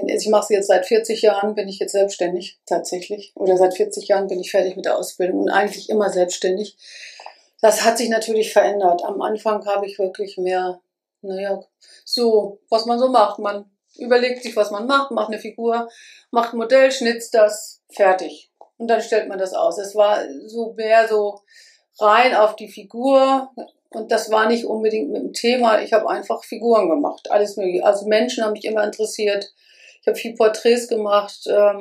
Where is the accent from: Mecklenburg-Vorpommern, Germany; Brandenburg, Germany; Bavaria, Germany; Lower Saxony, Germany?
Lower Saxony, Germany; Buxtehude; Ja, ich komme aus Buxtehude. Das ist eine Stadt in der Nähe von Hamburg, gehört aber nicht zu Hamburg, sondern zu Niedersachsen.